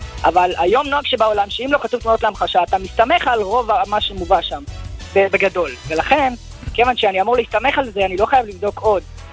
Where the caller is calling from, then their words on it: Elad, Central District, Israel; אני מאלעד.